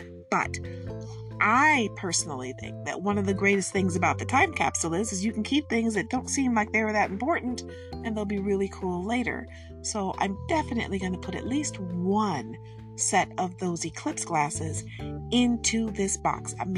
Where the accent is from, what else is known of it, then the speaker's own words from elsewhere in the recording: Michigan, United States; I'm from Michigan. I love Michigan. I'm made of the things from Michigan.